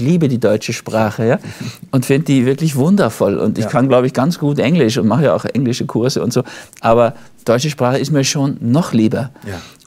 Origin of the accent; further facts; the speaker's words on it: Austria; Und für mich als Österreicher auch relativ hilfreich.